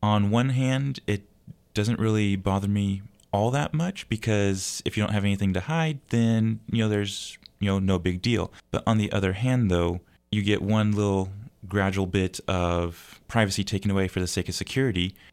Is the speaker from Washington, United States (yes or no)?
yes; Washington, United States; I guess the best way I could compare it is, I'm from Washington, and so the South is known for hospitality.